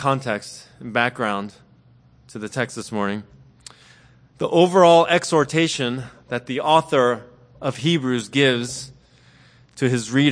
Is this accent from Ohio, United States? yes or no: no; Philadelphia, Pennsylvania, United States; And it's not just because I'm from Philly and I love Rocky Balboa.